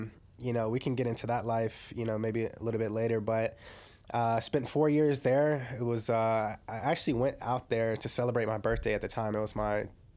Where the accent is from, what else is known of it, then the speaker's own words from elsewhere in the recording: Lynchburg, Virginia, United States; I'm originally from Lynchburg, Virginia, a little okay. small town in Virginia, central Virginia. Grew up on a farm, believe it or not.